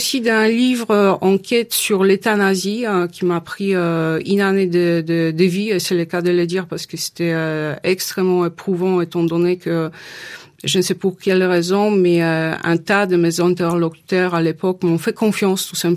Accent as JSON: {"language": "French", "country": "Poland", "second_language": "French", "moved": "yes", "lives_now": "France", "said": "Je suis polonaise, hein. C'est le seul passeport que je possède, c'est le passeport polonais. Donc je suis toujours une polonaise en exil, même si maintenant je vis plus longtemps désormais en France que je n'ai jamais vécu en Pologne."}